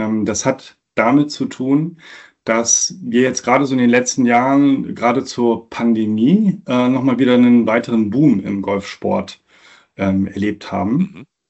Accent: North Sea coast, Germany; born or raised there

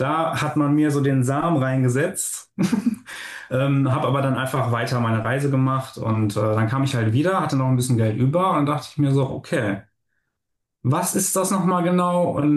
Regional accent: Bielefeld, North Rhine-Westphalia, Germany; born there; now in Porta Westfalica, Germany; Geboren in Bielefeld, ich wohne momentan in Porta Westfalica

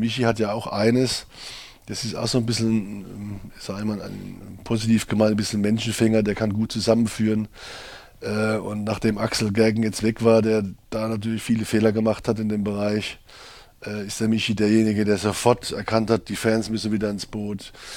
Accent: Leutershausen, Baden-Württemberg, Germany; Ich komme aus Leutershausen.

